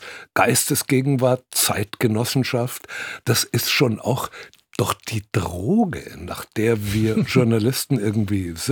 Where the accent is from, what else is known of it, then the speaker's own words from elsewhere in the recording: Bavaria, Germany; now in Potsdam, Germany; Also gerade als Bayer, der von sehr weit weg kommt, habe ich durchaus Interesse an der DDR-Vergangenheit von Potsdam.